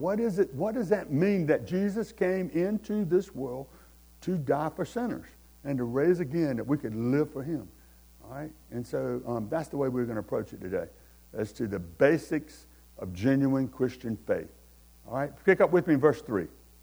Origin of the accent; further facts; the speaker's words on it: United States; I was raised in America, you know, right down the road here.